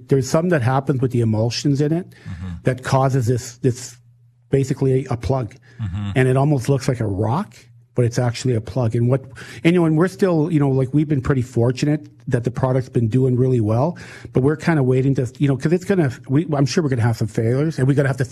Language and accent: English; St. Louis, Saskatchewan, Canada; finding my identity as a Métis boy, you know, a young guy growing up in St. Louis, Saskatchewan.